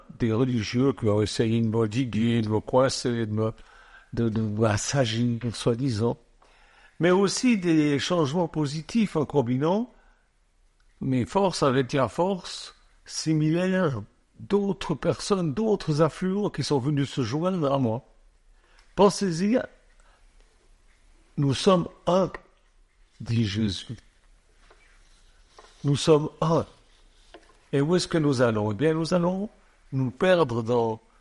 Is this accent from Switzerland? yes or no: yes; Switzerland; moved away as an adult; now in France; moi aussi, comme le Rhône, j'ai quitté la Suisse et je suis venu, comme le Rhône, en France.